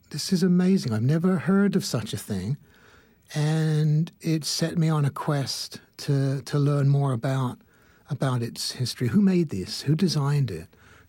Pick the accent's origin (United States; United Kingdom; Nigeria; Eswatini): United Kingdom; England; You know I'm from England.